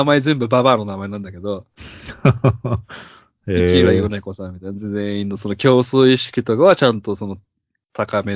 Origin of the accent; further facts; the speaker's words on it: Hiroshima, Japan; 僕は広島出身なんで、